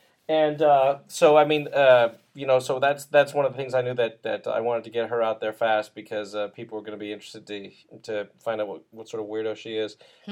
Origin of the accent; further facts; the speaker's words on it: Summit, New Jersey, United States; I'm from Summit, New Jersey, and we didn't have anything like that.